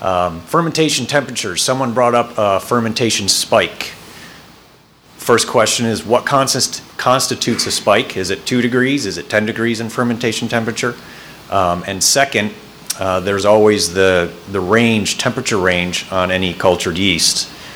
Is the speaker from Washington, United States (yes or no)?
no; New Hampshire, United States; I'm from New Hampshire.